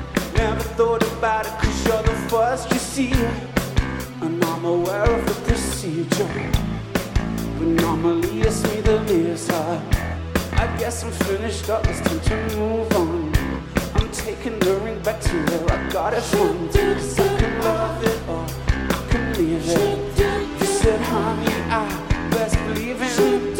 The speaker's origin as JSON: {"language": "English", "region": "England", "country": "United Kingdom", "said": "We're from England. It's very nice to be here. And for English people to be on a stage"}